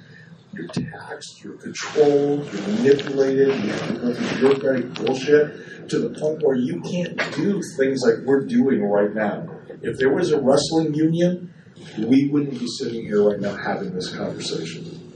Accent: Detroit, Michigan, United States; So I grew up in Detroit for fuck's sake.

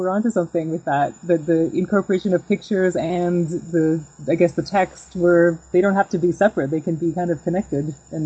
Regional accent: Calgary, Alberta, Canada; also born or lived in Toronto; And I was from Calgary, and I moved back to Calgary, and I kept writing these independent comics.

